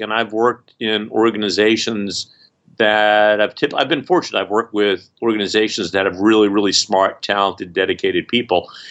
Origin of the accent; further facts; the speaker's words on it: Brooklyn, New York, United States; So I was a kid growing up in Brooklyn. I was about 10 in 68, 69.